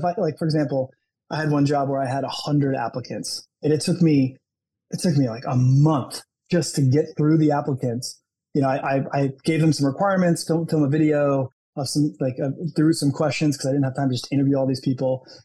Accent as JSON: {"language": "English", "town": "Houston", "region": "Texas", "country": "United States", "said": "I'm from Houston, Texas, and my family needed to move back for various family reasons."}